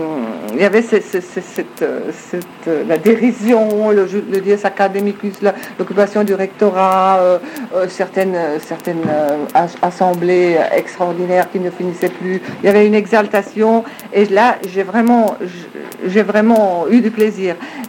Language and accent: French; Ticino, Switzerland; moved away as an adult; now in Geneva, Switzerland; Alors, en 67, je suis arrivée à Genève. En automne 67, je suis arrivée à Genève pour étudier la sociologie. Je venais du Tessin.